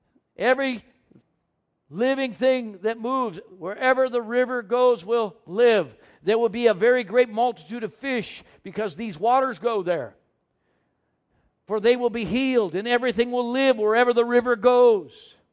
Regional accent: Wisconsin, United States; Now, I grew up on a farm, and I grew up in the Midwest in Wisconsin where we had snow in the winter, and we used to keep our cows inside.

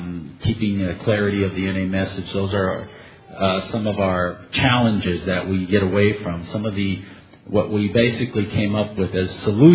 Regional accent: Sacramento, California, United States; I'm an addict from Sacramento.

